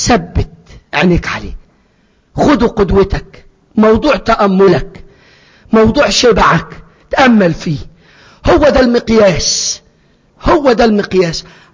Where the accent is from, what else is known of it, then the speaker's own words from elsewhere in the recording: Egypt; زمان زمان عندنا في مصر قبل ما تبقى محلات والدنيا بقي الدنيا